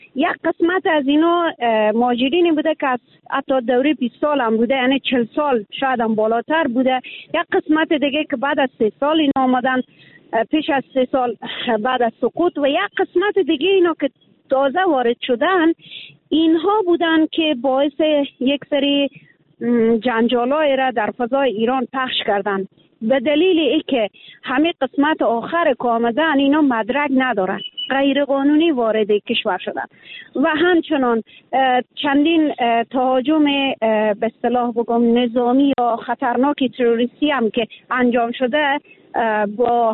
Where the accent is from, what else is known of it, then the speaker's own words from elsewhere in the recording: Afghanistan; now in Iran; به عنوان یک افغان، همیشه دفاع کردم از وطن خود